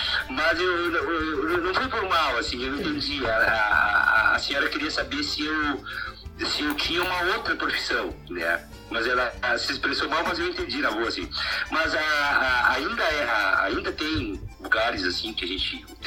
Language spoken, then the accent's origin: Portuguese; Cacequi, Rio Grande do Sul, Brazil; nasci em Caciqui, fronteira oeste, né, e muito cedo me interessei pela música